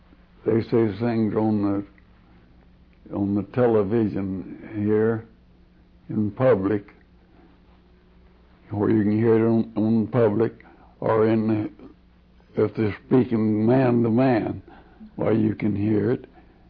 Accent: Texas, United States; also born or lived in Oklahoma; Well, I grew up in Texas and Oklahoma, and I found that the people out there is now and was then just as nice of people as they was on the globe

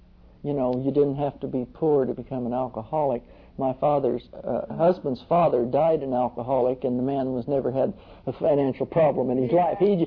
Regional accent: Texas, United States; that I was a Texan. I was so proud of that, you see. So that, as far as I know, they always knew I was from Texas.

